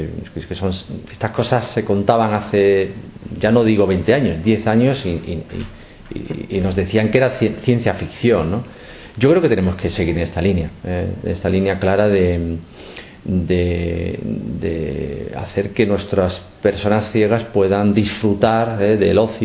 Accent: Utrera, Andalusia, Spain; Uy, yo soy de Andalucía. Me quedo con una puesta de sol de Ayamonte, con un paseo por las playas de Chiclana y por una primavera en la campiña de mi pueblo, de Utrera

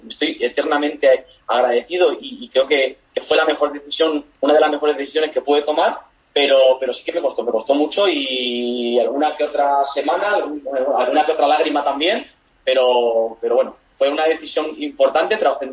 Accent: Cáceres, Extremadura, Spain; moved away as an adult; pues dejar mi tierra, dejar Cáceres

